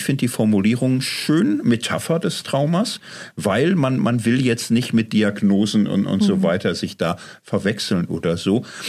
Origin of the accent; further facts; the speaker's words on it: Germany; Ich komme aus Deutschland